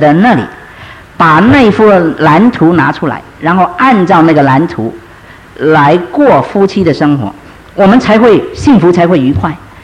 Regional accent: San Francisco, California, United States; 我来自这个美国的加州三藩市

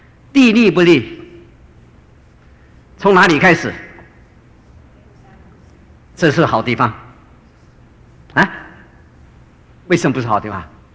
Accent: China; 我们中国人说做事啊，要成功有三个条件

